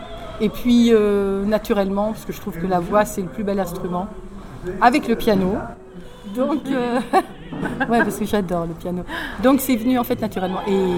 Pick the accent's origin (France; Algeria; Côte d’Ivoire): France; Nancy, Grand Est; Et j'ai commencé à Nancy, dans ma ville natale.